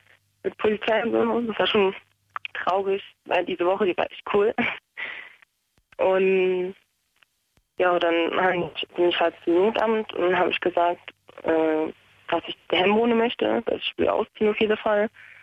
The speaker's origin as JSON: {"language": "German", "town": "Homburg", "region": "Saarland", "country": "Germany", "said": "Ich komme nicht aus Hamburg, ich komme aus Homburg."}